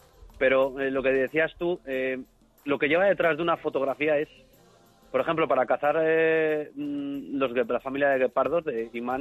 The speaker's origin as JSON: {"language": "Spanish", "town": "León", "region": "Castile and León", "country": "Spain", "said": "Aparte, soy leonés muy cazurro."}